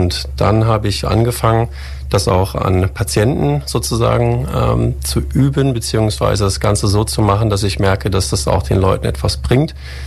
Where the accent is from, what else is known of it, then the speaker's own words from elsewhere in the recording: North Rhine-Westphalia, Germany; born there; Also geboren bin ich in Ostwestfalen, in der Nähe von Gütersloh. Habe dann in Mainz studiert am Rhein und bin dann nach 5 Jahren Studium für 1 Jahr nach New York zu einer Forschungstätigkeit gereist.